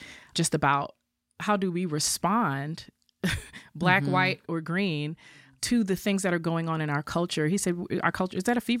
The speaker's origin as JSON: {"language": "English", "region": "New York", "country": "United States", "tie": "born or raised there", "said": "And when I was growing up in New York, Puerto Ricans and Dominicans, you know, they had little wars"}